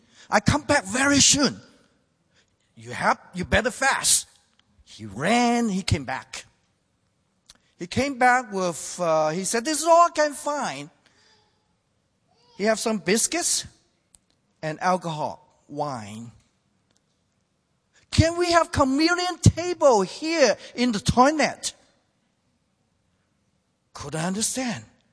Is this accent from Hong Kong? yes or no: yes; Hong Kong; first language Cantonese; English is a second language; I speak four languages. I speak Cantonese as my mother tongue, and Mandarin as a national language. I speak a little English, but actually most of the time I speak Chinglish.